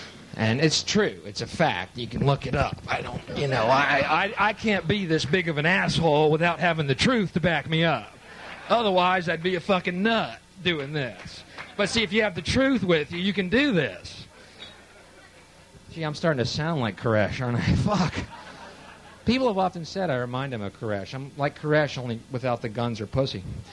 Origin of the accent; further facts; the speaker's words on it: Texas, United States; And I'm from Texas, and I actually went to the compound the seventh day of the siege because it was right outside of Austin